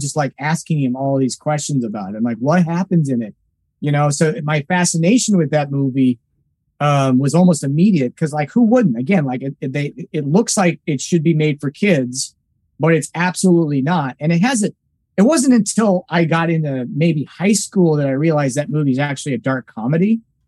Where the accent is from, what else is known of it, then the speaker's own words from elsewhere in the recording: Nebraska, United States; I grew up in a small town in Nebraska where we had a movie theater with 2 screens